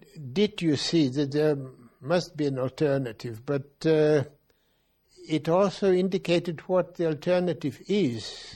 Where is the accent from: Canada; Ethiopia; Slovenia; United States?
Slovenia; You see, now my hometown, but let's say Slovenia in general